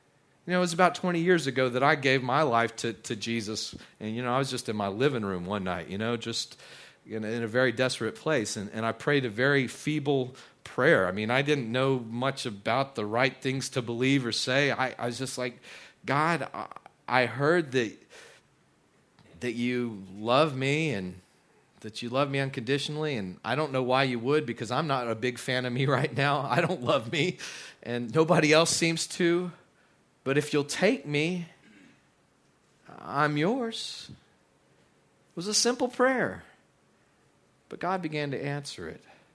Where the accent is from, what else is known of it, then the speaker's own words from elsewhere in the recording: Texas, United States; Now, years ago, I grew up in West Texas, and I had known some people that lived in New Orleans before.